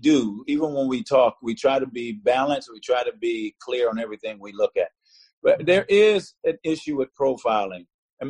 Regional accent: Inkster, Michigan, United States; You know, I grew up here. I'm from Detroit, Michigan, really a small place called Inkster, Michigan, right outside of Detroit.

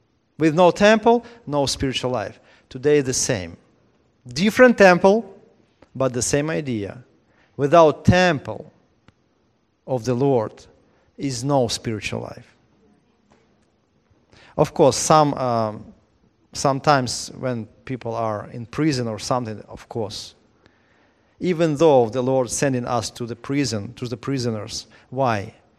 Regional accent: Ukraine; now in Florida, United States; We live in America, and I'm also living in Florida and America. I came from Ukraine some years ago.

